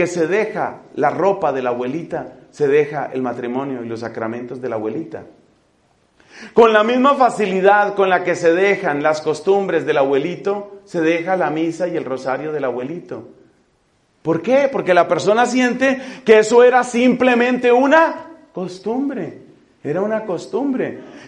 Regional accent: Colombia; El día de ayer o de anteayer, en mi país, Colombia

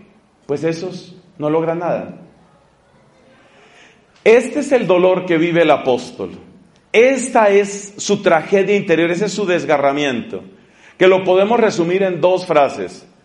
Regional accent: Colombia; Es una pregunta que nosotros nos hemos encontrado en mi país, en Colombia

